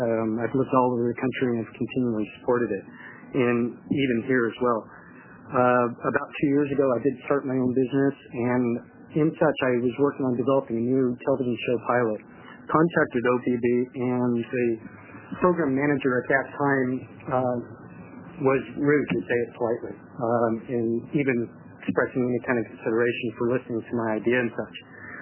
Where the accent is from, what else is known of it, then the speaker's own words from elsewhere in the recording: Beaverton, Oregon, United States; I'm from Beaverton.